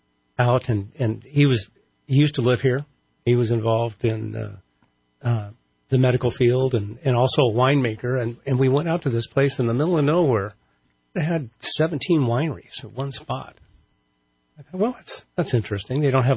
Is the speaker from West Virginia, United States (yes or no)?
no; California, United States; now in Redding, United States; I'm from the Bay Area. I've been up here about 12 years totally.